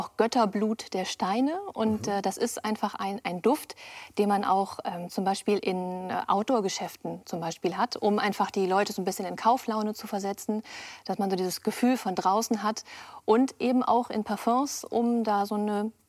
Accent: Lower Saxony, Germany; Ich bin auf dem Bauernhof groß geworden, im Landkreis Osnabrück. Also ganz idyllisch in einem Moorgebiet.

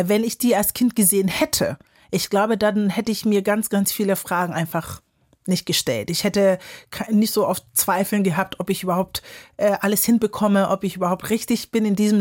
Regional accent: Kiel, Schleswig-Holstein, Germany; also born or lived in Ghana; ich bin in Ghana geboren und bin in Kiel aufgewachsen. So. Und hab einen deutschen Pass

